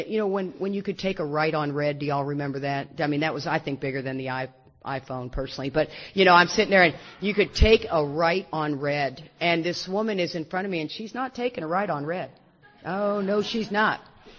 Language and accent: English; Texas, United States; you know, I'm from Texas. I am not from the South. Let's make that clear. I am from Texas.